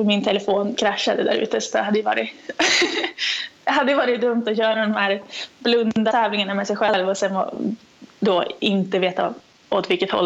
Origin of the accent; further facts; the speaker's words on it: Sundsvall, Västernorrland County, Sweden; Och sen som Sundsvallsbo eller som norrlänning